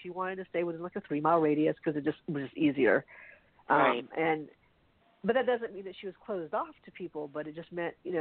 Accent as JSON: {"language": "English", "region": "the South", "country": "United States", "said": "I'm the one from the South"}